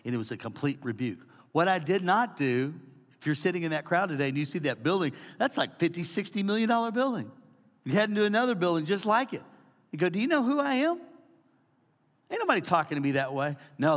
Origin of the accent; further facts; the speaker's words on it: United States; I'm an American.